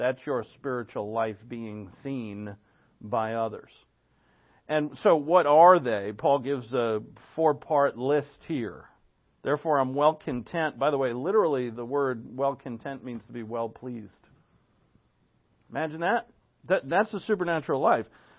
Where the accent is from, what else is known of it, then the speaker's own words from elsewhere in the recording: Providence, Rhode Island, United States; born there; It's probably because I was born in Providence.